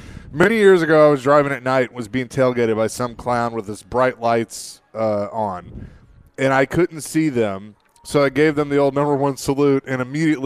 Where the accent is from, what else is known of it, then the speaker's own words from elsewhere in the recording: New Jersey, United States; David, I'm from New Jersey, and I have to do it.